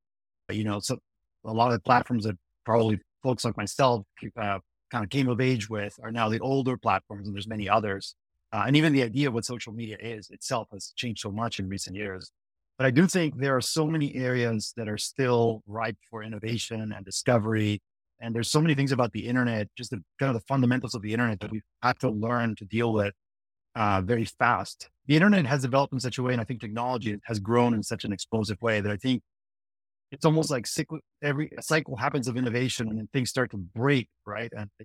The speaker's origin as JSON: {"language": "English", "region": "Lima", "country": "Peru", "tie": "born or raised there", "moved": "yes", "lives_now": "United States", "said": "So, I actually grew up in Lima, Peru. I came to the U.S. about 20 years ago, so I've been here for a long time."}